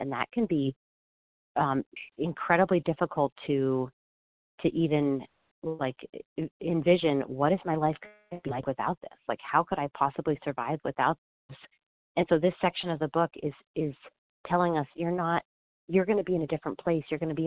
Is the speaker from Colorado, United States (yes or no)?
yes; Colorado, United States; I am from Colorado.